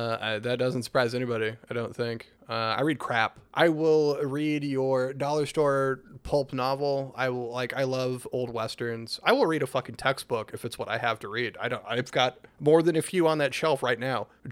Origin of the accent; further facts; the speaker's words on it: Iowa, United States; because I'm from Iowa, I have Iowa sport team hats that I wear intentionally because I don't watch sports